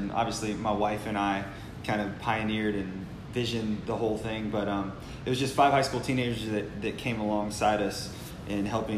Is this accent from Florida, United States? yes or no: yes; Florida, United States; also born or lived in Gainesville, Florida / Tennessee; first off, I was born in Gainesville, Florida. Go Gators.